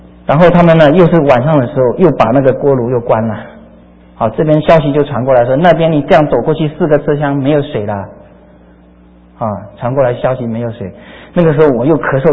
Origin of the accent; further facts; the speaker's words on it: South China, China; now in United States; 我是南方人我就要跑到北方啊